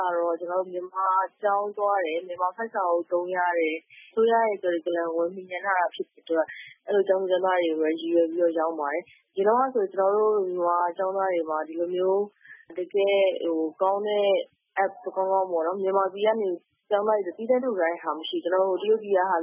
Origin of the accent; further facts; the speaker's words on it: Yangon, Yangon Region, Myanmar; ကျွန်တော်ဆိုရန်ကုန်မှာပဲမွေးရန်ကုန်မှာပဲကြီး